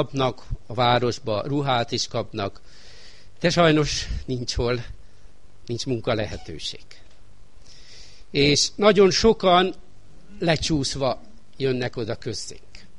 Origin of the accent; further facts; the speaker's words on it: Hungary; Hát magyarok vagyunk, megpróbálunk mi is segíteni